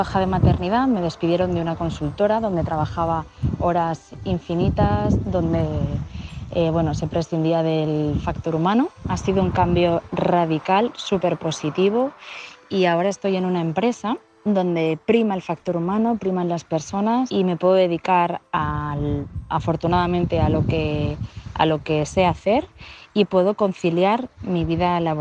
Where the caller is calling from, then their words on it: Valencia, Valencian Community, Spain; de Valencia.